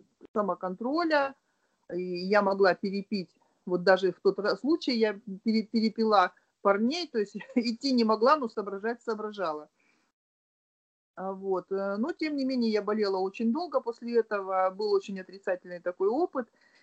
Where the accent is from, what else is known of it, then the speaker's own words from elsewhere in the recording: Irkutsk, Irkutsk Oblast, Russia; now in Krasnodar, Russia; Я родом из Иркутска, сейчас живу в Краснодаре.